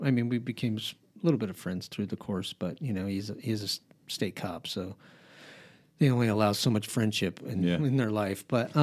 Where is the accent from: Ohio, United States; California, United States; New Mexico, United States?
New Mexico, United States; Albuquerque; I grew up in New Mexico in Albuquerque, and we used to go to a lake called Conchas.